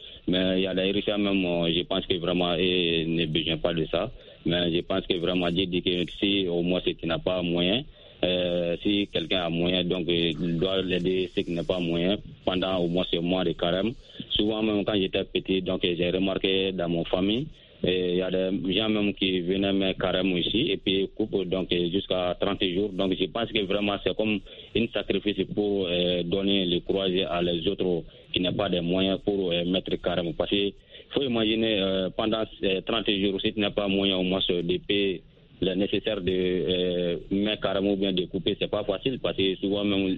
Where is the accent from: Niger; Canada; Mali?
Mali; Soninkeni; toujours dans mon village natal à Soninkeni.